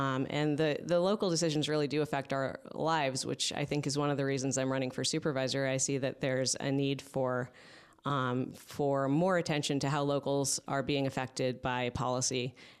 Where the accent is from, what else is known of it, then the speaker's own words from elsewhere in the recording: Napa, California, United States; I was raised in Napa, and my family's been here quite a while.